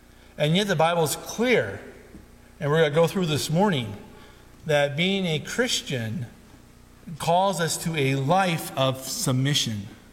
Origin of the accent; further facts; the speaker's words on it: Maine, United States; You know, as an American, no one's going to tell me what to do. And on top of that, a Mainer, we're really independent.